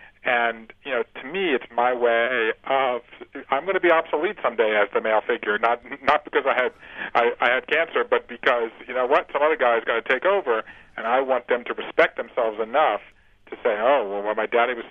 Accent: Georgia, United States; There's Tadpole Ben from my hometown down in Georgia.

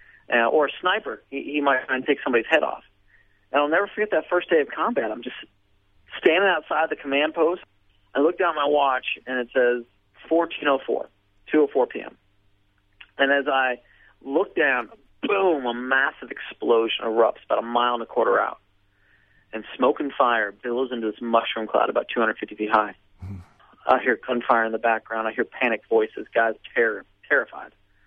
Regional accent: United States; and I'm an American, so therefore I'm a Christian.

